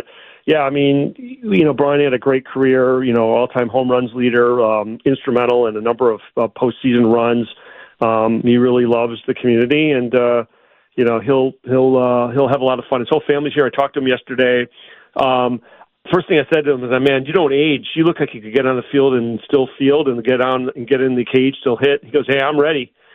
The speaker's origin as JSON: {"language": "English", "region": "Wisconsin", "country": "United States", "tie": "born or raised there", "said": "I mean, first of all, you know, I grew up in Wisconsin, so, you know, I'm"}